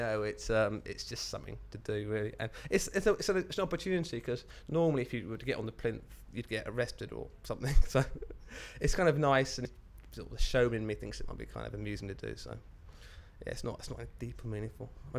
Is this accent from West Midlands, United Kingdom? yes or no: no; East of England, United Kingdom; I was born and brought up in Suffolk. It was quite rural, and it was kind of my escape. I was in a village with 3 miles nearest shop, 7 miles nearest town